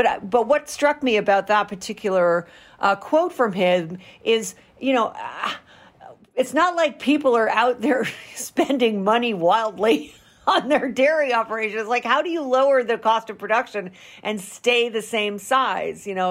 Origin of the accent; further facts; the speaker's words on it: Rhode Island, United States; And that is also true in my home state of Rhode Island.